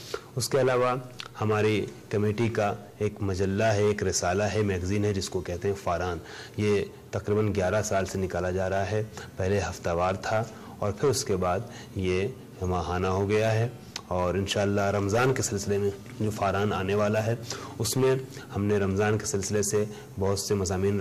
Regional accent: India; چونکہ ہم ہندوستانی ہیں اور اردو زبان ہے

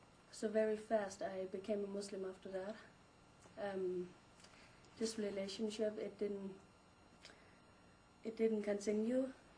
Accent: Denmark; I have been a Muslim for 1.5 years now. I come from Denmark.

